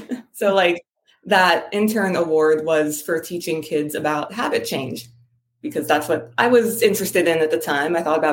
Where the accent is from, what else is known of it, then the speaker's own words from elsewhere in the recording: Miami, Florida, United States; also born or lived in Dubai, United Arab Emirates / Saudi Arabia; I was born in Dubai. Then we moved here to Miami, where my mom is from. Then I went to public school here.